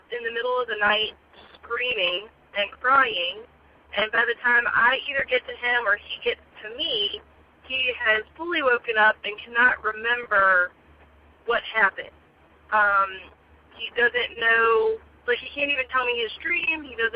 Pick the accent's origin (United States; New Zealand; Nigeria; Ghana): United States; Virginia; by the way, and I'm from Virginia.